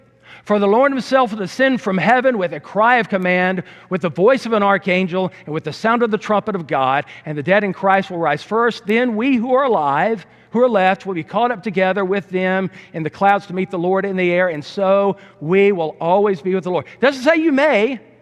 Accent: Mississippi, United States; I remember when I was a young man in the congregation I grew up in down in Mississippi, I led a prayer

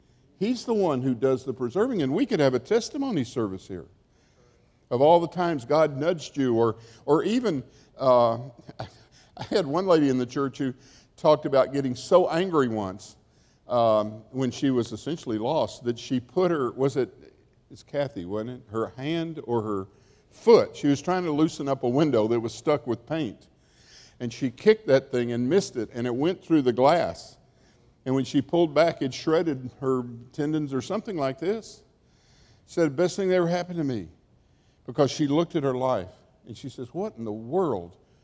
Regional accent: Nashville, Tennessee, United States; I'm just from Nashville. We talk that way in Nashville.

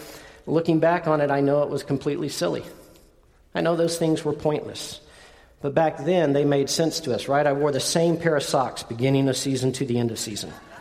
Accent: Southlake, Texas, United States; I grew up in Southlake. Don't think Southlake of today. Think Southlake of a long time ago. If you guys drove through there in 1984 when we moved there, you wouldn't know it was Southlake. It was this little sleepy town.

